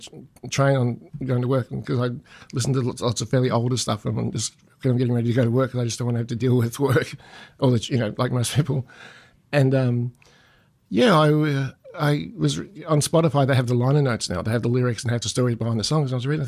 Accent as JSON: {"language": "English", "town": "Bendigo", "region": "Victoria", "country": "Australia", "said": "I'm originally from Bendigo, as you know"}